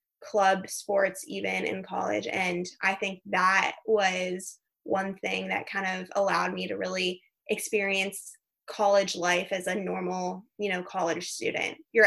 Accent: Arizona, United States; especially since I'm from Arizona, we don't have any indoor pools.

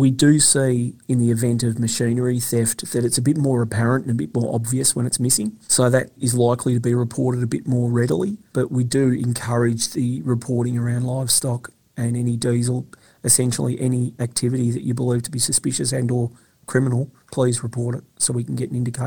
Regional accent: Swan Hill, Victoria, Australia; moved away as an adult; Yeah, so I grew up in the Mallee, grew up in Swan Hill till I was about 22 before I left. Lived in town, wasn't on the land myself

